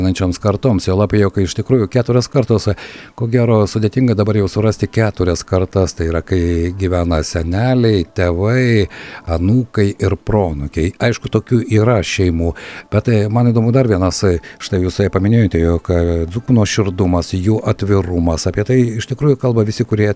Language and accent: Lithuanian; Siberia, Russia; nors patys mes irgi užaugome Sibire